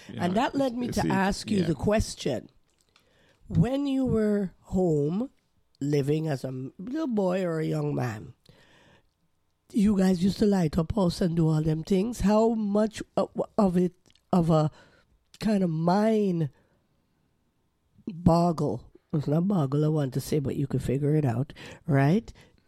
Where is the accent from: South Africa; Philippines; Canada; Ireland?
Canada; born there; I spoke to Louise Burns this morning, right? And we're both Canadian born.